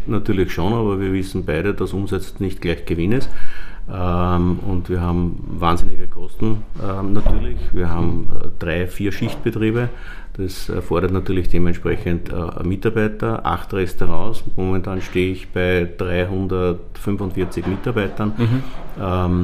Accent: Klosterneuburg, Lower Austria, Austria; Ich glaube, da war ich 15 oder 16, weil ich bin in Klosterneuburg aufgewachsen.

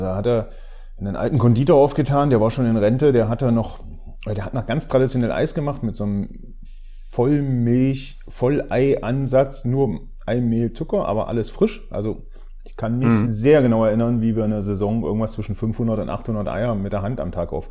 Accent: East Germany, Germany

